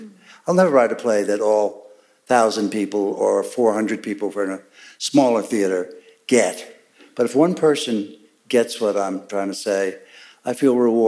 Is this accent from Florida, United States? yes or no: no; Texas, United States; And I was very blessed that though I grew up in Texas, my parents were ex-New Yorkers.